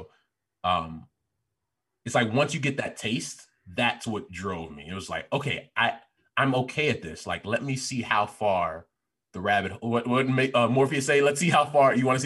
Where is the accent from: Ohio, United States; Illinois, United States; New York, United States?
Illinois, United States; Chicago; I was the guy from Chicago talking all loud.